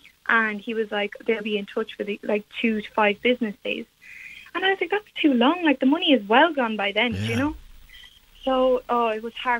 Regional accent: Wicklow, Leinster, Ireland; I'm from Wicklow and I go to college in Limerick, so I don't have the option to commute

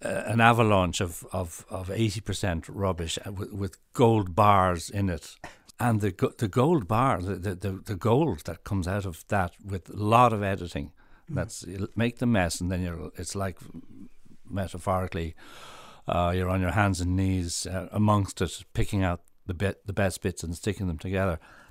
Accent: Malahide, Leinster, Ireland; I grew up in Malahide, and we had the worst band name ever

